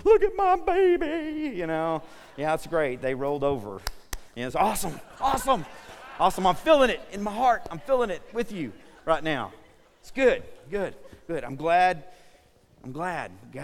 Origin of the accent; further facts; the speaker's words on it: Comanche, United States; And I was like, hey, what's up, dude? We're from Comanche and we love Jesus.